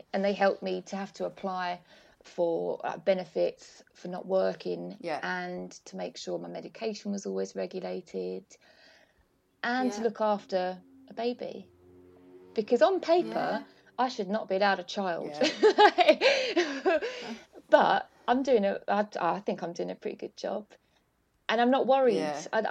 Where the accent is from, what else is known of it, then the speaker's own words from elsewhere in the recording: England, United Kingdom; I'm pure English, but I learned French and did my degree in French. I lived in France for a year